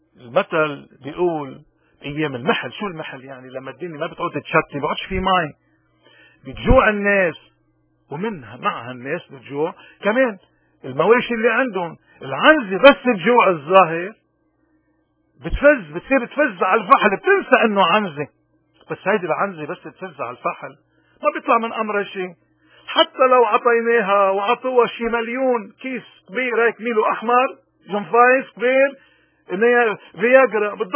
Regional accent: Lebanon; ونحن كلبنانيين بدنا نقول لحالنا نحن خلونا نصلح حالنا أول شيء

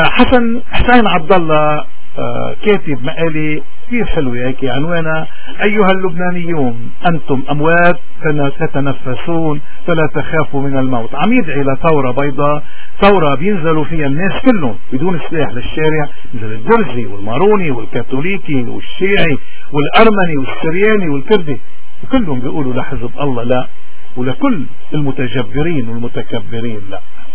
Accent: Lebanon; وهذا الوضع اللي صار عندنا بلبنان

